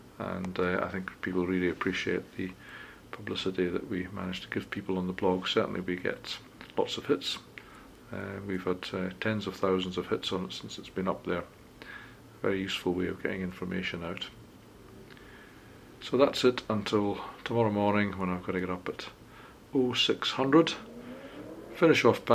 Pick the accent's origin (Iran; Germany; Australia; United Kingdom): United Kingdom; Scotland; My eyes were immediately attracted as a Scotsman to the word free.